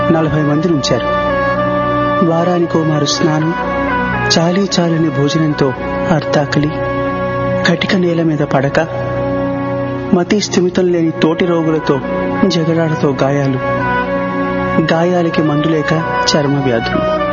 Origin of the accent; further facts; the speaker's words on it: Bhimavaram, Andhra Pradesh, India; మాది భీమవరం.